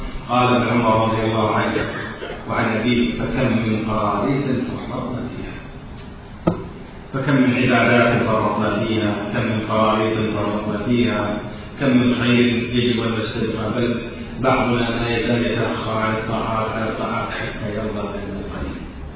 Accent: Kuwait; accent: Kuwaiti; مثل ما نقول احنا في لهجتنا الكويتيه

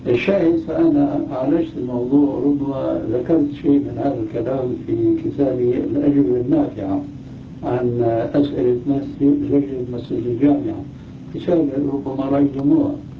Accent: Damascus, Damascus Governorate, Syria; وأنا قلت لما أخيرت المسألة عندنا في دمشق الشام

